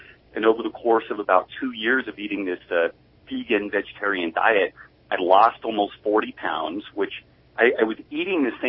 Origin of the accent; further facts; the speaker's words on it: Redding, California, United States; Oh gosh, you know, I'm from Northern California. I grew up in Redding, California. Went to a great school at Lassen View Elementary.